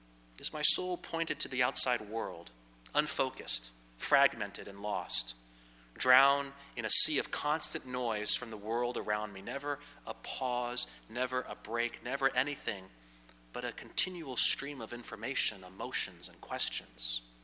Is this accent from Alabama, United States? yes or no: no; Pennsylvania, United States; It helps that I come from Pennsylvania, where this sort of thing is normal, but is much more than I just grew up with it.